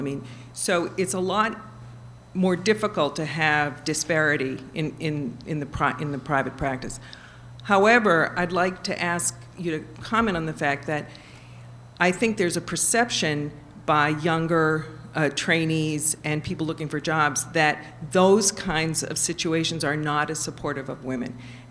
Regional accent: Philadelphia, Pennsylvania, United States; I'm from Philadelphia, and I applaud all of what you've said.

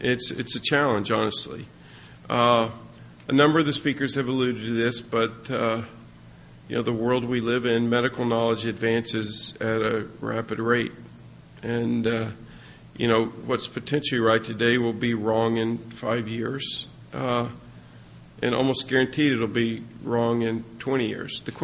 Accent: Texas, United States; I said, "Well, I am slow at baseline. I'm from West Texas."

